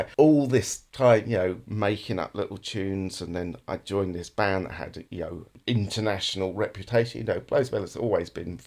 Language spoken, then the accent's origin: English; Harrow, London, United Kingdom; I'm from Harrow, northwest London. Anything could sound more exotic than that, you know.